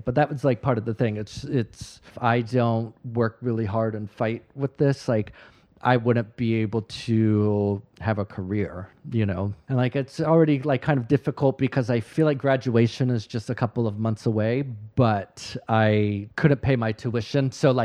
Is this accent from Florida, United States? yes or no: yes; Florida, United States; growing up in Florida, like I didn't know the difference between American cheese and cheese.